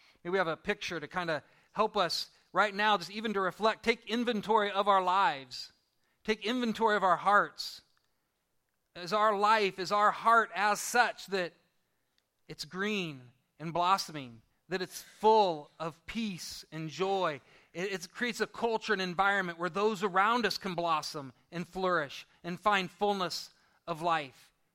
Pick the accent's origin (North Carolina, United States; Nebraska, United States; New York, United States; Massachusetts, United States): Nebraska, United States; Seward; my parents are here, but we grew up in Seward, Nebraska.